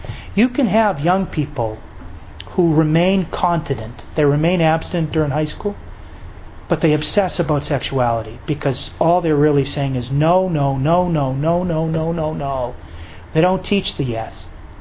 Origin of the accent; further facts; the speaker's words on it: Lowell, Massachusetts, United States; I was from Lowell, Massachusetts, that my parents' names are this, that I'm one of four kids, that I went to Lowell High School